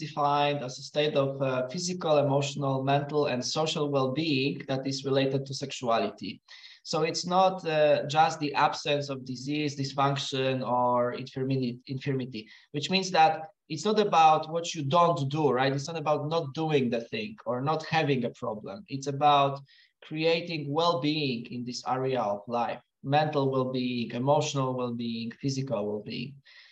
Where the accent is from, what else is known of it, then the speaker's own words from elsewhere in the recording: Poland; I'm from Poland.